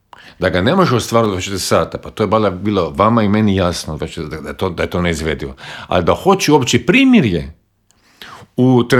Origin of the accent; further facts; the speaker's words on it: Croatia; koliko puta ste čuli i kod nas u Hrvatskoj